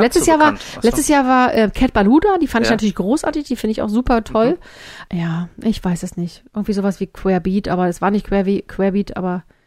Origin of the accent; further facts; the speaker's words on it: East Germany, Germany; Ich komme aus dem Osten, woher soll ich das wissen, was Casala heißt?